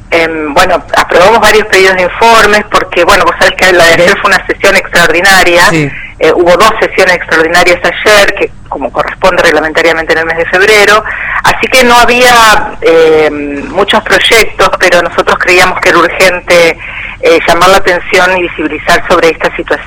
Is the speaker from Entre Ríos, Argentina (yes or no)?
no; Rosario, Santa Fe, Argentina; nosotros como rosarinos